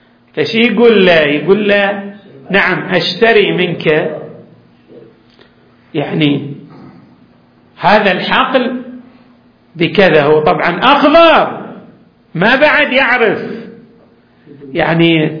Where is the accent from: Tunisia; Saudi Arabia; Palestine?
Saudi Arabia; Al-Ahsa, Eastern Province; هذا متعارف عندنا في الأحساء